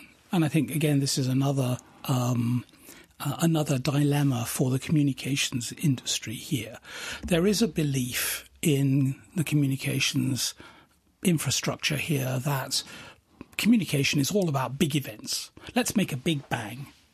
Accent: United Kingdom; I mean, I come from Great Britain.

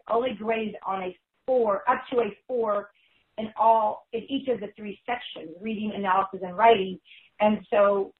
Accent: Texas, United States; because I'm from Texas, we have got 14 colleges alone in Texas, Arkansas, and Louisiana

